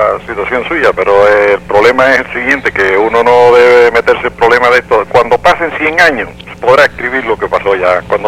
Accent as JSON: {"language": "Spanish", "country": "Cuba", "moved": "yes", "said": "desde que salí de Cuba estoy fuera de contacto de todo el mundo"}